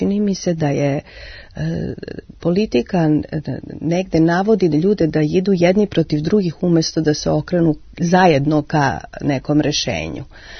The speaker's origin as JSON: {"language": "Serbian", "country": "Netherlands", "said": "jer ja također dolazim iz Holandije."}